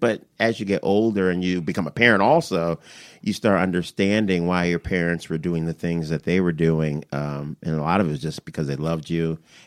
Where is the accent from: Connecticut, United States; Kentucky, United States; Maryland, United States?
Connecticut, United States; West Haven; Much different than New Haven and my experiences with working with the New Haven kids growing up in West Haven.